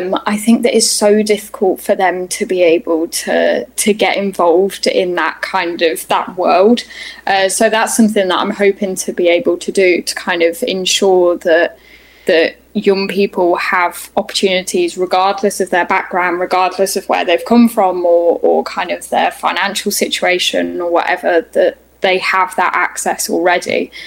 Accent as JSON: {"language": "English", "region": "Scotland", "country": "United Kingdom", "tie": "born there", "said": "I was born in Scotland"}